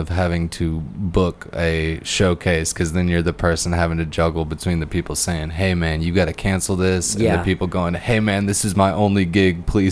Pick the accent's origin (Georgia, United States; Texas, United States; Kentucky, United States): Texas, United States; Bastrop; I was born here, but I grew up in Bastrop.